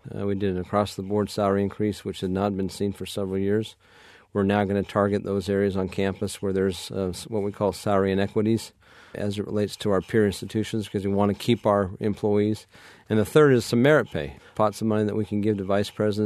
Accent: Texas, United States; I grew up in Texas, and I remember in grade school in Texas, teachers insisting that we use proper grammar and proper manners.

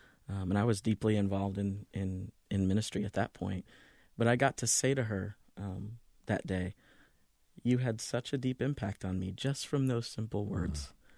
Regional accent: the South, United States; I was always deeply aware that we were a black family growing up in the South.

